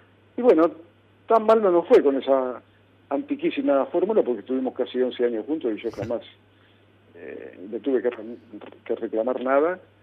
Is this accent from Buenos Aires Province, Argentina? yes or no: yes; Lincoln, Buenos Aires Province, Argentina; moved away; Porque yo ni siquiera me fui desde Buenos Aires a Europa, yo me fui de Lincoln.